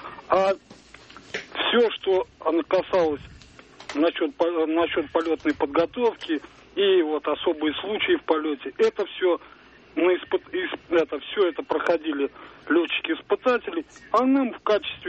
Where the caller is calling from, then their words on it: Orenburg, Orenburg Oblast, Russia; С Оренбурга.